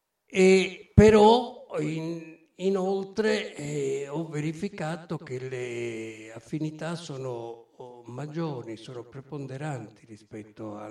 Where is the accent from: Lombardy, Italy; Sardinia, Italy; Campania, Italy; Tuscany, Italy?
Campania, Italy; Naples; io napoletane ma con origini ancora più meridionali. Ho avuto entrambi i genitori calabresi.